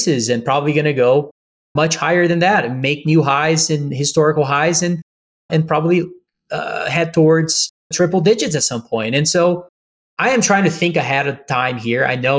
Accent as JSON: {"language": "English", "country": "Brazil", "said": "I am from Brazil"}